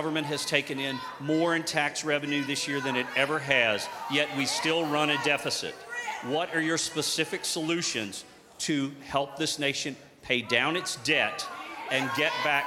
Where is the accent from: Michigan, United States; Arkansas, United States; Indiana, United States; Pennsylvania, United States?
Arkansas, United States; Fayetteville; I'm from Fayetteville, Arkansas.